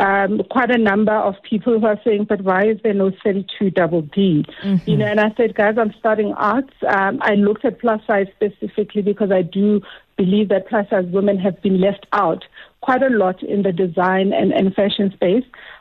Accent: Soweto, Gauteng, South Africa; born and raised in Soweto, one of five kids, mom to two boys

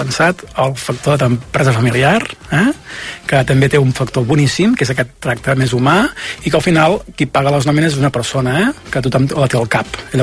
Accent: Catalonia, Spain; socialment, fixeu-vos, com som els catalans

